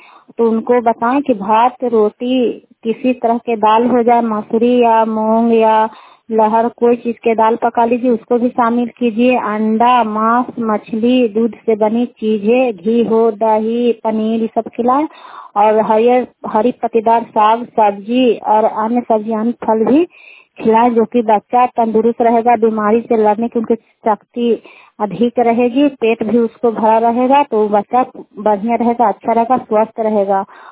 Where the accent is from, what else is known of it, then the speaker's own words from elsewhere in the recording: Kukhariya, Bihar, India; कुकहरिया का रहने वाले हैं, रुखाई पंचायत चंडीपंडा जिले के।